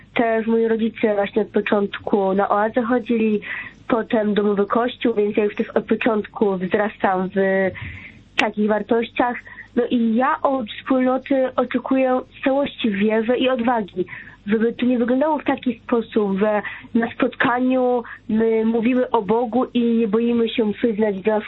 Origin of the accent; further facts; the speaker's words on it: Kraków, Lesser Poland, Poland; Pochodzę z Krakowa. Chodzę do drugiej klasy liceum.